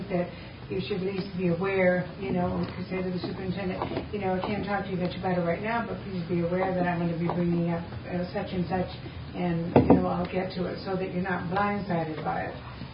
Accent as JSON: {"language": "English", "region": "England", "country": "United Kingdom", "said": "I guess I'm just as an English person too, I guess the words … it's just too picky for me anyhow."}